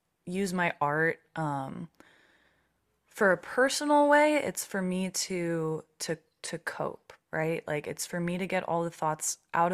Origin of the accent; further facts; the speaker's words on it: Los Angeles, California, United States; I grew up in Los Angeles. The funny Los Angeles answer is the house that I was born at, the first house that I lived at, it was next door